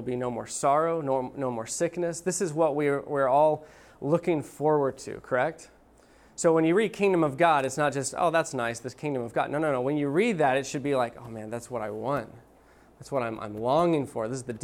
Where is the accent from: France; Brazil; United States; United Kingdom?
United States; Dallas, Texas; I'm from Dallas.